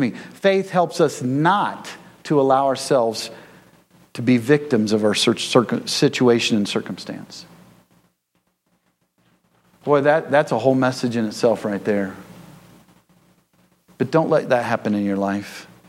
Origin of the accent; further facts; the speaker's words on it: Florida, United States; now in Oregon, United States; I'm from Florida. That's as far away as you can get.